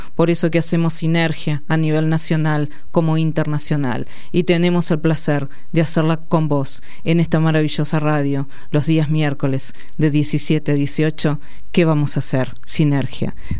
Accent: Argentina; Ese es el verdadero premio que podemos llegar a tener como argentinos y argentinas

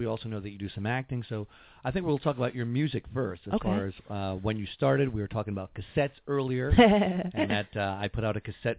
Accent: Connecticut, United States; accent: Northeastern accent; I'm an East Coast person also. I'm from Connecticut.

